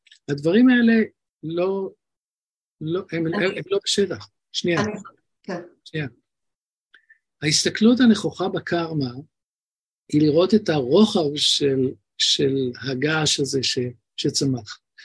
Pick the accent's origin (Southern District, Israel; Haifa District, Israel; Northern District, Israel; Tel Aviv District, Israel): Tel Aviv District, Israel; Tel Aviv; נולדתי מזמן, ולמדתי בספר אחד העם, בלב, בצלאל יפה, נחמני, תל אביב